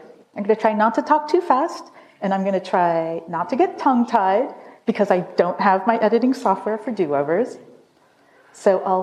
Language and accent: English; California, United States; I'm an amateur San Francisco historian. I'm born and raised in the Bay Area.